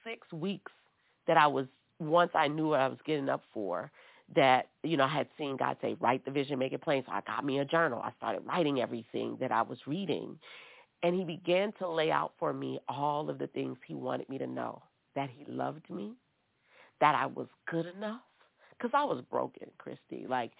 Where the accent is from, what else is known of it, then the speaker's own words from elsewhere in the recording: New Orleans, Louisiana, United States; My husband was passionate about baking and cooking and food because we're from New Orleans.